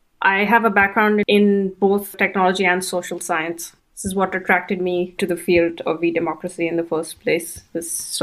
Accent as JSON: {"language": "English", "country": "India", "said": "build relationships with civil society organizations in India, which is my home country."}